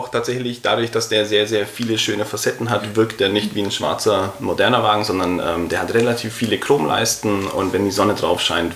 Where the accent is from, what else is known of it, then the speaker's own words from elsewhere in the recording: Nuremberg, Bavaria, Germany; bin aus Nürnberg